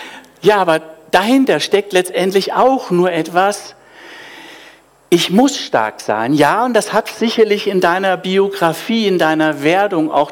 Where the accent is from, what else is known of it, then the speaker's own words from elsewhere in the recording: Hamburg, Germany; Ich lebe ja hier schon seit 40 Jahren lebe ich hier schon. Aber von meinem Ursprung her bin ich Hamburger. Und ich kann Hamburger Platz nacken und dann geht's richtig los, wenn ich in Hamburg bin. Na, dann wird das ganz anders vom Tonfall.